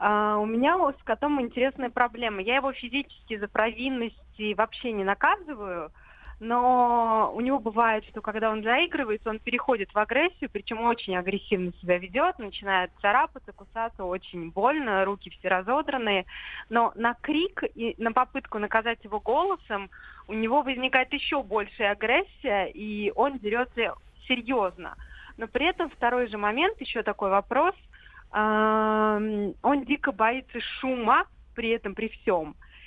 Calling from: Moscow, Russia; Здравствуйте, Москва.

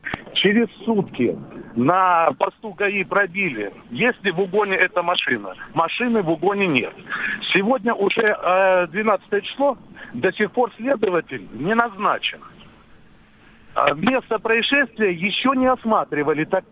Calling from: Moscow, Russia

